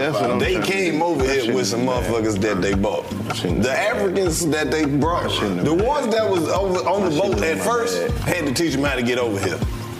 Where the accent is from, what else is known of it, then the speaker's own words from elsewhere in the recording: Mississippi, United States; Nigga, I'm from Mississippi. Get me out this motherfucker.